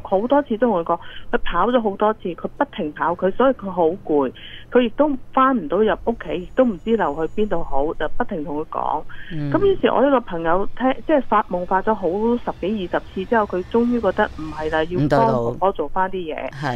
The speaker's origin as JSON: {"language": "Cantonese", "country": "Hong Kong", "tie": "born or raised there", "said": "因為其實我哋喺香港大嘅"}